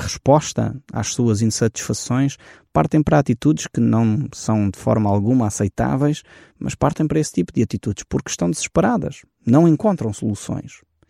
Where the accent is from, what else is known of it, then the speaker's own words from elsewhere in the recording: Portugal; Porque é que nós, como portugueses, não podemos ter todos os mesmos direitos